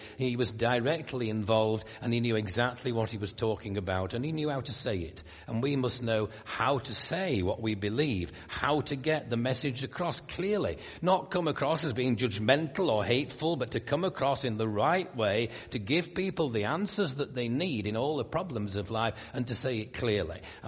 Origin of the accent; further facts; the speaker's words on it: Yorkshire and the Humber, United Kingdom; And I'm a Yorkshire man, born and bred. I speak very differently to people who come from Sheffield or Hull, because they're a long way away.